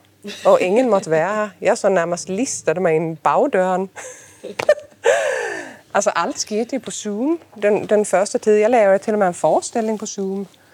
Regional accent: Sweden; Danish is a second language; moved away as an adult; now in Denmark; Jeg kommer fra Sverige oprindeligt, men jeg har faktisk boet i Danmark i 20 år nu. Jeg flytter det herhen, fordi jeg starter på teaterskolen i København som instruktør

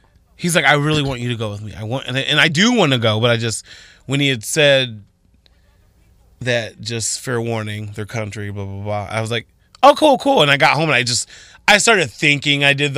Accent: Toledo, Ohio, United States; Oh, you're from the city. I'm like, oh, I'm from Toledo, whatever.

